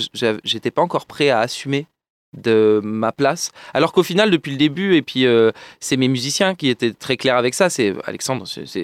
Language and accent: French; Nice, Provence-Alpes-Côte d'Azur, France; Pas du tout, non, moi je suis de Nice.